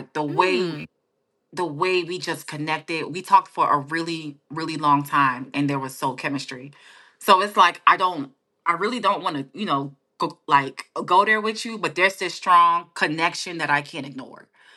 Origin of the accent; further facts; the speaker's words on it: Tampa, Florida, United States; also born or lived in Tallahassee / Miami; I'm a real Florida girl. Yeah. So for me to, listen, I grew up in Tampa. I went to school in Tallahassee. I was in Miami for about 8 years. Like, I'm a real, real, like, my roots are just buried in Florida.